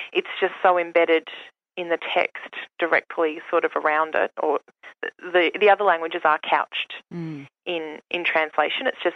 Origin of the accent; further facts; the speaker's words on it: Melbourne, Victoria, Australia; I grew up in Melbourne in an area that was in the 80s predominantly migrant, and lots of Turks, lots of Lebanese, lots of Italians. So all my Turkish family were in Turkey